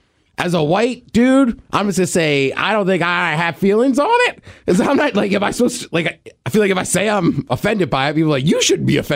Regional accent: College Park, Maryland, United States; I'm not from a hood. Like, I'm from College Park. Like, PG County's a rough county, but, like, College Park was fine.

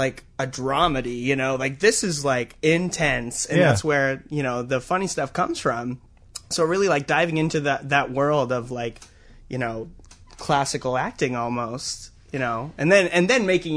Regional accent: Seattle, Washington, United States; Yeah, I'm from Seattle, but I moved up here for school, and there's just so much opportunity, so I just kind of hung out for a little while, yeah.

